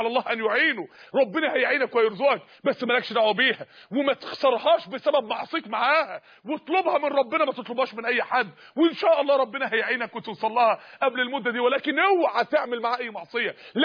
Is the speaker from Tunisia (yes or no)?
no; Mansoura, Dakahlia, Egypt; عندنا في المنصوره